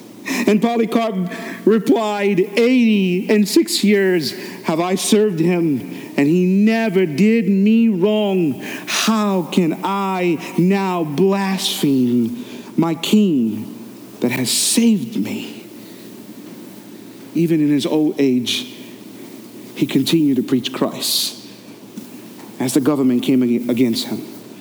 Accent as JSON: {"language": "English", "country": "St. Lucia", "accent": "St. Lucian", "said": "The only thing that changed in my life was Jesus. I was still … from St. Lucia, still spoke with an accent, still lived with my mom."}